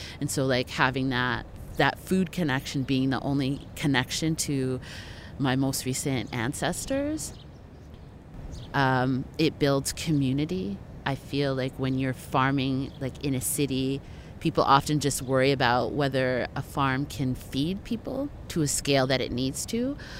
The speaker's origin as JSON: {"language": "English", "country": "Canada", "said": "I'm from Canada"}